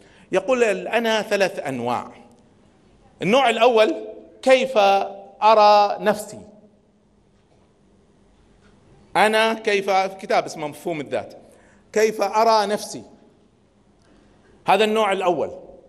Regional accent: Kuwait; يعني أنا كويتي، أنا ما اخترت أن أكون كويتي

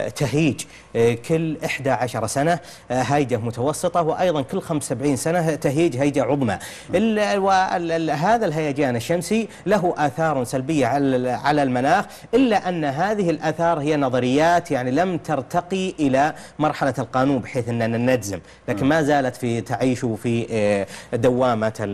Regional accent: Saudi Arabia; الجانب الآخر هي زيادة الرعي عندنا في السعودية خاصة في السنوات المتأخرة

